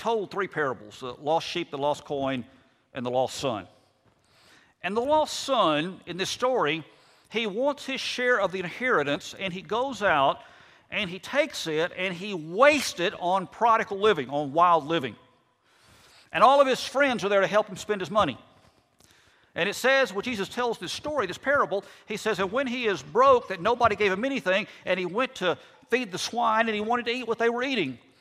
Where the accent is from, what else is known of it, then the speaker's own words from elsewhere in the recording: Fort Worth, Texas, United States; I grew up in Fort Worth, Texas.